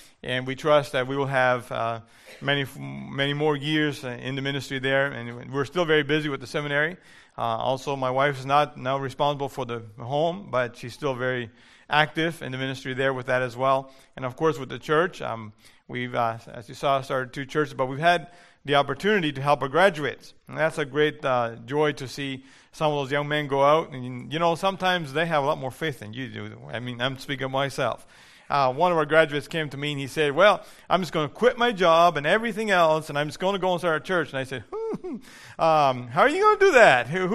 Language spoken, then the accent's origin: English; Mexico; English is a second language; I grew up in Mexico and I didn't speak English until I started at 16.